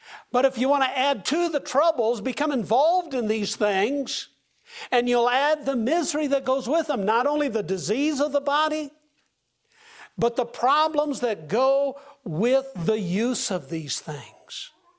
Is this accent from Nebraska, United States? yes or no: yes; Nebraska, United States; Several years ago, the slogan for my home state was, Nebraska, the good life.